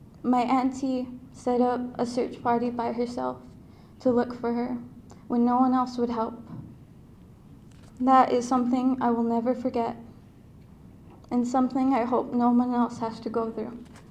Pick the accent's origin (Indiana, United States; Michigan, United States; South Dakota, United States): South Dakota, United States; Rosebud Reservation; I'm from the Rosebud Reservation and go to TCHS, Todd County High School.